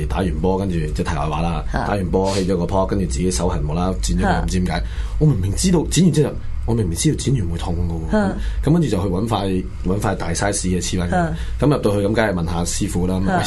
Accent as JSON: {"language": "Cantonese", "country": "Hong Kong", "tie": "born or raised there", "said": "日本人，我哋香港人自己，或者国内人咁样"}